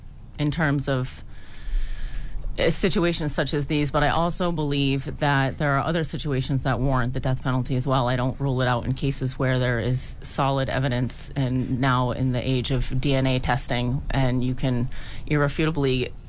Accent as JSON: {"language": "English", "town": "Halifax", "region": "Massachusetts", "country": "United States", "tie": "born or raised there", "said": "In Halifax, in my hometown, I hosted forums to educate the public"}